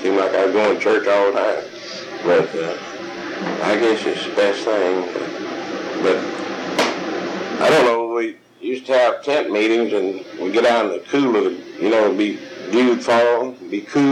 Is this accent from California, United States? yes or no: yes; Bishop, California, United States; But well, I enjoyed my childhood and growing up in Bishop.